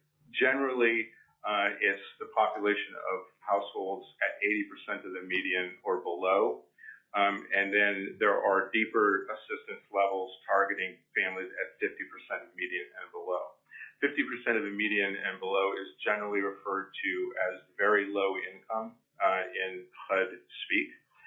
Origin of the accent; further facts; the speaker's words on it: Fairbanks, Alaska, United States; I was born and raised in Fairbanks, and I tend to revert back to my younger days as a parent to Fairbanks.